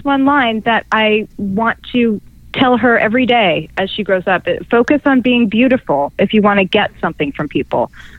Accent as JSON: {"language": "English", "town": "Atlanta", "region": "Georgia", "country": "United States", "tie": "born or raised there", "said": "I grew up in Atlanta, Georgia, and growing up, I always went to this amazing repertory theater called the Alliance Theater."}